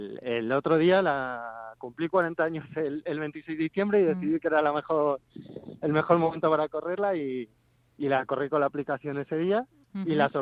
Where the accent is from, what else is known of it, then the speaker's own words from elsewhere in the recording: Madrid, Community of Madrid, Spain; No soy de Vallecas, soy de Carabanchel.